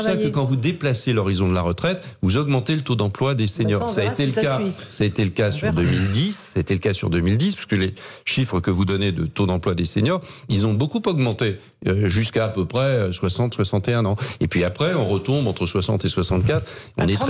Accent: France; Quand on le dit, nous on est français.

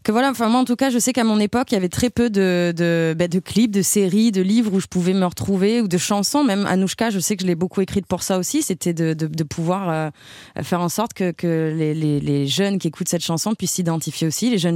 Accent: Avignon, Provence-Alpes-Côte d'Azur, France; Je viens d'Avignon. Et c'est vrai que sur cette chanson, mon accent ça s'entend particulièrement.

